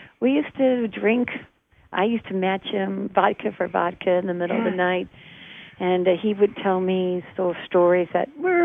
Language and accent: English; United States; I'm from America, I'm an American